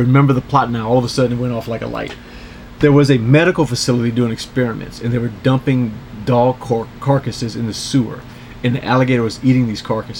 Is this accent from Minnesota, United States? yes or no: no; Louisiana, United States; and growing up in Louisiana especially, I mean, I guess, you know, alligators were a daily thing.